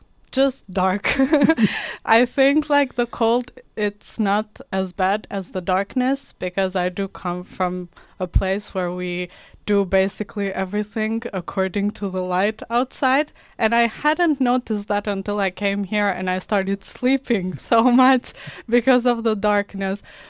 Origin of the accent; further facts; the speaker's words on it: Kosovo; moved away as an adult; now in Kuopio, Finland; I come originally from Kosovo. I moved here 4 years ago already, which seems like yesterday